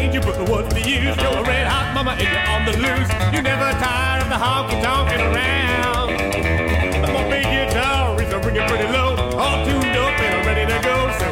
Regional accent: North Carolina, United States; My hometown is the state of North Carolina.

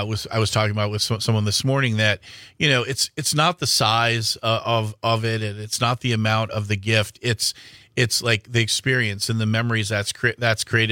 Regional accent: Milwaukee, Wisconsin, United States; So we started, you know, I grew up in Milwaukee, and we started going to Packer games at County Stadium.

